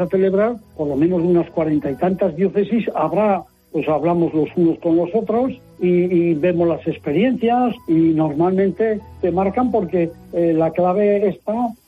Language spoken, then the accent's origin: Spanish; Logroño, La Rioja, Spain; yo soy de Logroño